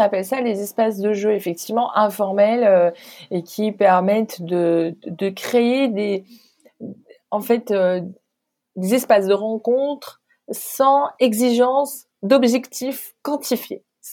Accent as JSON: {"language": "French", "country": "Morocco", "tie": "born or raised there", "moved": "as an adult", "lives_now": "France", "said": "Quand je suis arrivée en France la première fois, parce que j'ai grandi au Maroc et que j'ai travaillé au Maroc au début, je suis arrivée en 2014"}